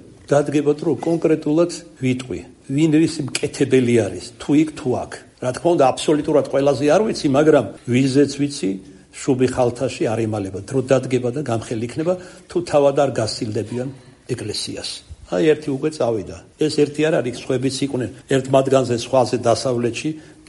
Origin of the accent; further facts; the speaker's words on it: Kartli, Georgia; აი ქართლელი ვარ და ჩვენში გამოთქმარა